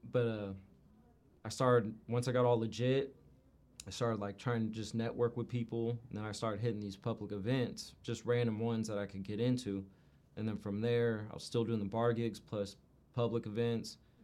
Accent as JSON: {"language": "English", "town": "Vacaville", "region": "California", "country": "United States", "said": "Vacaville. I'm in Solano County."}